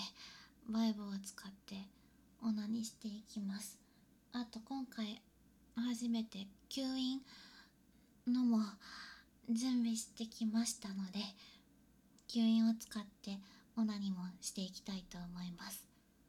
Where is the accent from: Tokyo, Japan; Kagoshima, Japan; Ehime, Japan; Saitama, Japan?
Tokyo, Japan; 出身は東京都です。